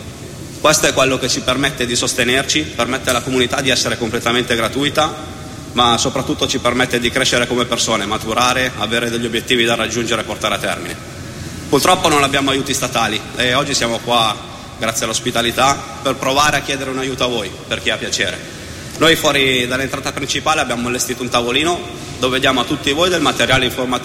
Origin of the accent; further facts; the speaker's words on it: Piedmont, Italy; Io vengo da un piccolo paese della provincia di Novara.